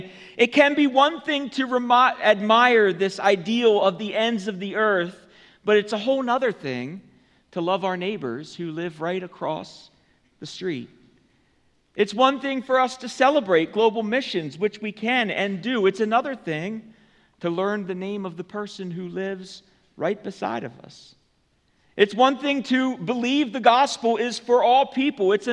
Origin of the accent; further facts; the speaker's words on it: Lancaster, Pennsylvania, United States; I was born in Lancaster County long ago in the spring of 1981. You believe? Wow. Yeah. Yeah. Wow. Yeah. My. Lancaster is my home. Yes, it is. It is my geography. It's my location.